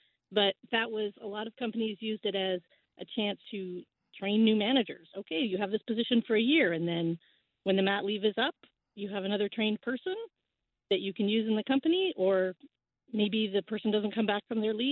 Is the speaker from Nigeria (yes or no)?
no; Canada; moved away as an adult; now in Irvine, United States; I immigrated from Canada in my 30s.